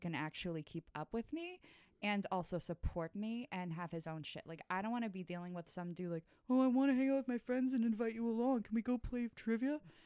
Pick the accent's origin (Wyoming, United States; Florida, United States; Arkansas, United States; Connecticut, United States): Florida, United States; also born or lived in Dallas, Texas; I'm from Texas. Born in Dallas, grew up in Florida.